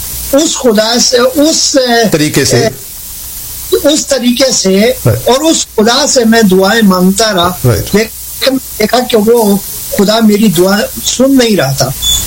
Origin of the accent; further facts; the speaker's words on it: Pakistan; میں جب چھوٹا تھا پاکستان میں ہم کو یہ بتایا جاتا تھا